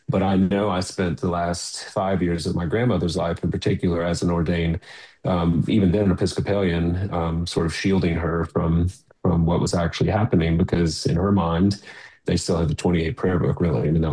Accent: Baton Rouge, Louisiana, United States; I'm from Baton Rouge, and I think there's one church in Baton Rouge.

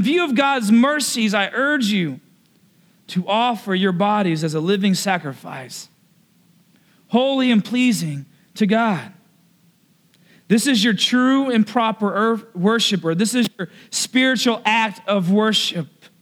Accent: the South, United States; I'm from the South. That's what we do. It's just comfort food. It's Southern hospitality.

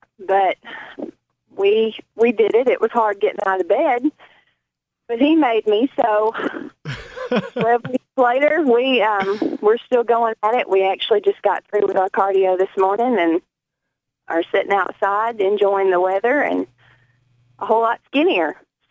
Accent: Carthage, Tennessee, United States; I'm from Carthage, Tennessee.

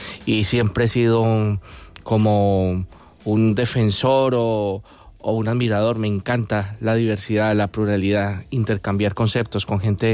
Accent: Bogotá, Bogotá D.C., Colombia; moved away as an adult; Yo soy de Bogotá, de Colombia. Nací en, dicen que en la Atenas sudamericana, ¿no? Y bueno, viví toda mi vida hasta los 27 años, hasta 1997.

